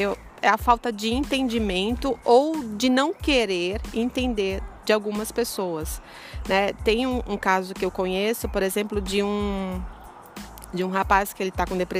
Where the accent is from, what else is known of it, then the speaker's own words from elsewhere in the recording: Northeast Region, Brazil; Eu sou nordestina, então eu posso falar.